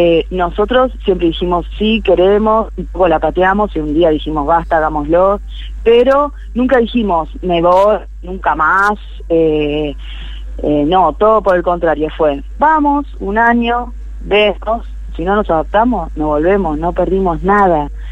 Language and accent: Spanish; Buenos Aires, Argentina; moved away as an adult; fuimos bastante beneficiados con una pareja amiga que ya veníamos desde allá, de Bu